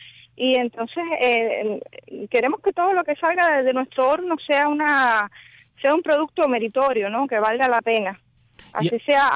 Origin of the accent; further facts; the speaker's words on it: Havana, Cuba; De Ciudad Habana, de Playa.